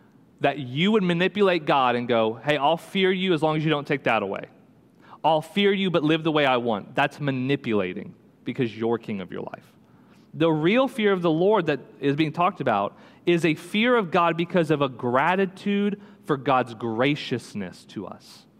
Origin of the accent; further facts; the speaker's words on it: Gulf Coast, United States; So growing up on the Gulf Coast, we had a lot of them.